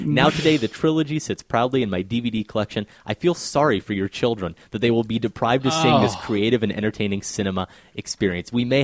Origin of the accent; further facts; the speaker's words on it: Grinnell, Iowa, United States; So then, Grinnell, growing up in Grinnell, they have Happy Days every year where they have this, you know, this big festival downtown or whatever.